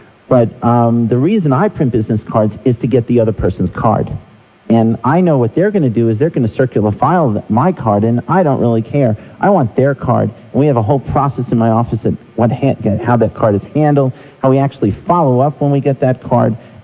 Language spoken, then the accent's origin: English; New York, United States; now in Holly, United States; Well, remember, I'm from New York, so I'm looking for a different kind of pizza.